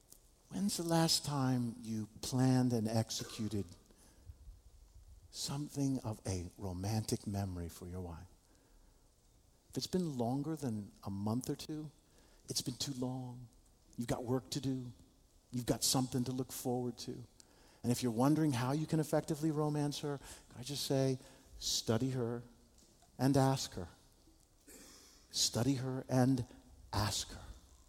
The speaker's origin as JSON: {"language": "English", "town": "Takoma Park", "region": "Maryland", "country": "United States", "tie": "born or raised there", "said": "Actually, where I grew up in Tacoma Park, Maryland, I never remember anybody referencing a musical"}